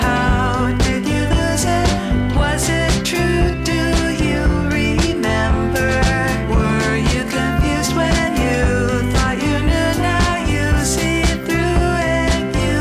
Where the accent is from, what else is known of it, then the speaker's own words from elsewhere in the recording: Knoxville, Tennessee, United States; now in Nashville, United States; So I grew up in Knoxville, moved to Nashville.